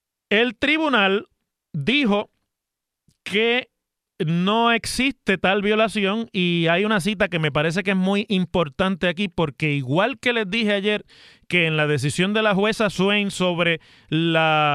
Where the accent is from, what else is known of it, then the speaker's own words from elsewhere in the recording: Mayagüez, Puerto Rico; allá en mi ciudad de Mayagüez.